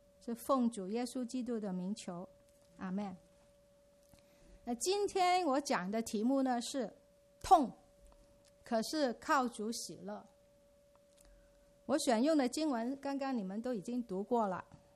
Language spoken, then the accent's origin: Chinese; Hong Kong; now in Canada; 27年前呢，我是从香港来到 Regent College 读神学。毕业之后呢，我就留校